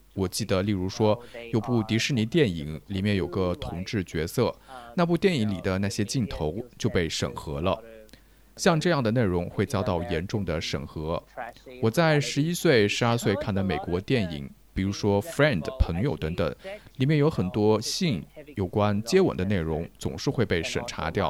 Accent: Malaysia; moved away as an adult; now in Sydney, Australia; 我住在悉尼 Newtown， 我在马来西亚一座小城市长大。我是在马来西亚长大的华人。

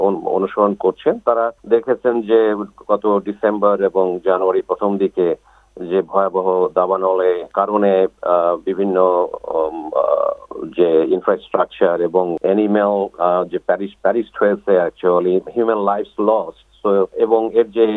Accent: Bangladesh; now in Australia; আমরা বাংলাদেশি কমিউনিটি এখানে

